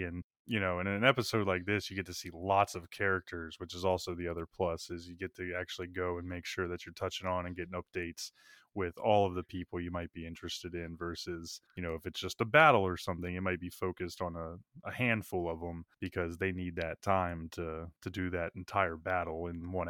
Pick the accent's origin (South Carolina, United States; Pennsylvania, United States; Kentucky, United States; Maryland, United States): Maryland, United States; So me and one of my lifelong friends, Kyle Eckard, we grew up together in Maryland.